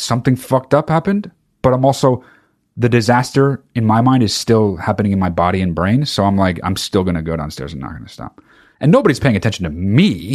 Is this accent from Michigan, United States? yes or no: no; New Jersey, United States; I grew up in New Jersey and kind of went as a kid, but like, that's nothing.